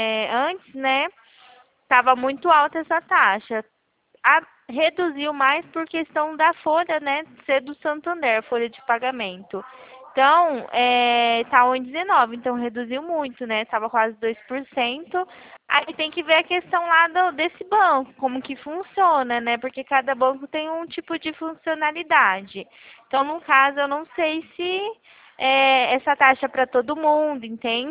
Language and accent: Portuguese; Presidente Prudente, São Paulo, Brazil; sou de Prudente.